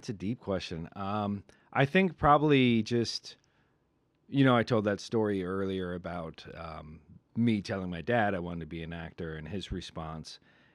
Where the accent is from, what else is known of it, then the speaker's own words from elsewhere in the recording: Ohio, United States; now in Los Angeles, United States; the town I grew up in Ohio, small town. My wife's from an even smaller town in Ohio. And we're out here making a life.